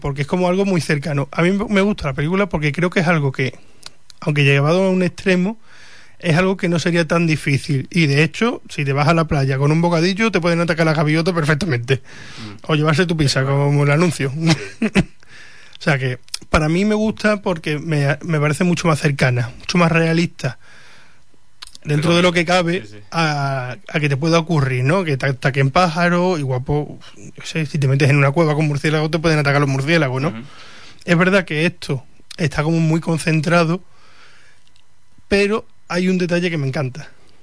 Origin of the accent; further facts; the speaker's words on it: Huelva, Andalusia, Spain; aquí los que somos de Huelva